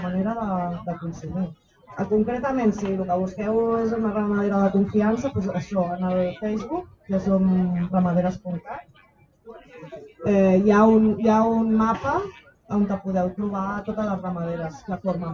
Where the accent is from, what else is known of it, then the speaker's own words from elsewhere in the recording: Catalonia, Spain; Jo soc de l'Empordà i intento vendre a la província de Girona, per exemple, no?